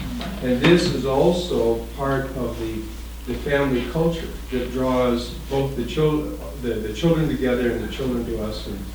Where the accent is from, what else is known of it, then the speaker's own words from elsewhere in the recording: Everett, Washington, United States; moved away as an adult; also born or lived in Syria / Ethiopia / Kenya; My wife and I grew up in Everett, Washington, but we raised our children in Syria and Ethiopia and Kenya.